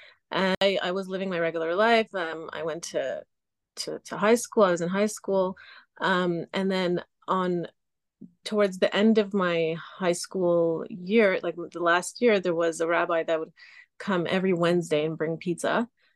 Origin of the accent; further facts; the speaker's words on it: Canada; also born or lived in Israel; I grew up in Canada, but I was born in Israel, and we did not have any type of religious, background.